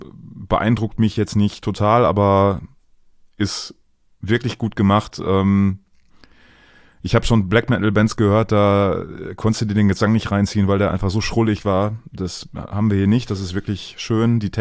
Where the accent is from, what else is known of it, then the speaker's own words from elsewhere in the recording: Düsseldorf, North Rhine-Westphalia, Germany; Ich habe was aus meiner Heimatstadt für dich.